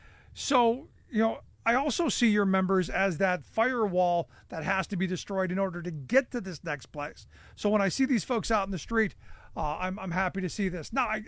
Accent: Cleveland, Ohio, United States; growing up in Cleveland, which was in the manufacturing hub of the country.

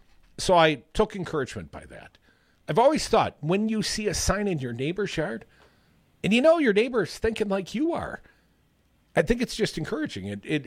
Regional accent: Middleton, Wisconsin, United States; I got to the exit for University Ave, and I'm from Middleton, so I usually hop all the way on and drive to the office, University Ave in Madison.

